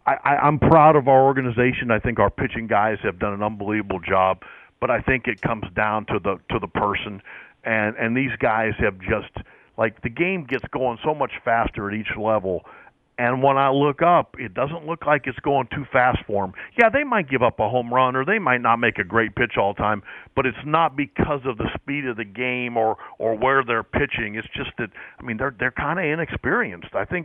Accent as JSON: {"language": "English", "region": "Pennsylvania", "country": "United States", "tie": "born or raised there", "said": "I mean, I grew up in outside of Pittsburgh"}